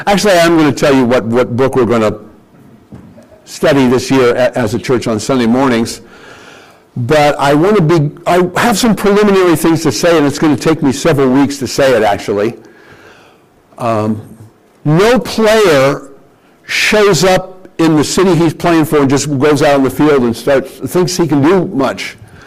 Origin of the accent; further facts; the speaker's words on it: Canton, Ohio, United States; I grew up in Canton. That's where the Pro Football Hall of Fame is